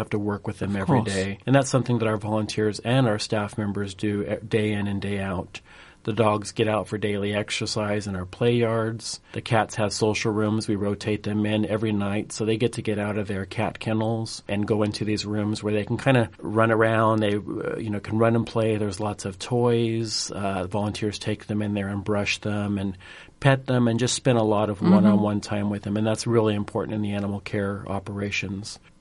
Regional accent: California, United States; moved away as an adult; now in Ames, United States; Yes, I just moved here about 11 months ago. I'm born and raised in California.

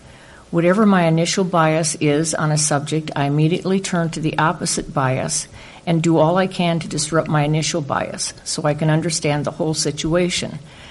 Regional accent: Ames, Iowa, United States; I was born in Ames, and I've spent my whole life within its community, growing up on a farm 20 miles north of here.

